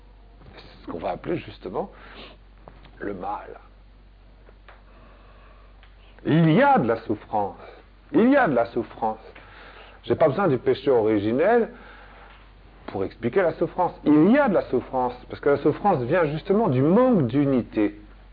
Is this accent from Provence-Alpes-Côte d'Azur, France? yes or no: yes; Provence-Alpes-Côte d'Azur, France; Moi, je viens des Gorges du Verdon.